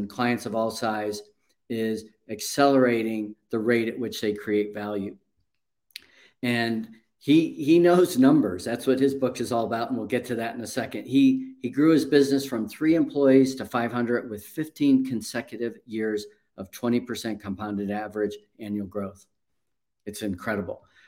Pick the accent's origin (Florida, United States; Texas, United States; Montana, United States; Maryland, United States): Florida, United States; Naples; And Patty, I grew up in Naples back before there was even a McDonald's there a long time ago.